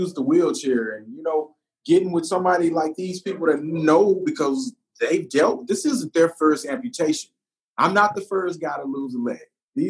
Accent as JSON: {"language": "English", "region": "Texas", "country": "United States", "tie": "born or raised there", "said": "Like me, I'm a guy, I'm from Texas, native. I'm from here. We don't have mountains. We don't have snow."}